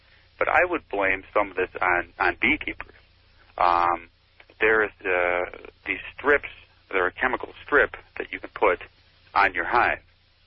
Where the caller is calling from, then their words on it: Dubuque, Iowa, United States; I'm calling from Dubuque, Iowa.